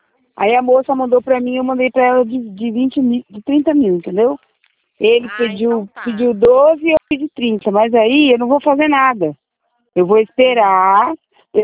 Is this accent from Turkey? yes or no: yes; Turkey; Eu sou turca, tá?